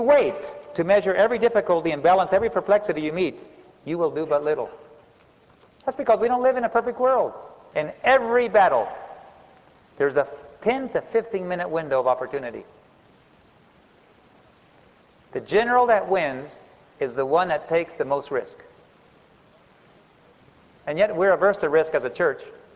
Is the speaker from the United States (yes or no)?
no; Bolivia; English is a second language; I grew up in Bolivia, and I'll tell you what, the Adventist church was a minority.